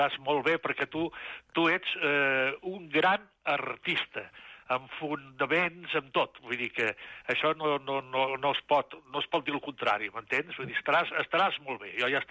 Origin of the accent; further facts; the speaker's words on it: Catalonia, Spain; I com a bon català